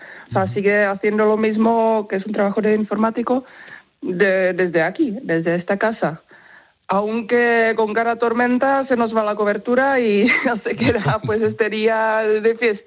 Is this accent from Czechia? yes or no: yes; Czechia; Spanish is a second language; moved away as an adult; now in Spain; No, soy de República Checa, pero llevo viviendo en España unos 11 años.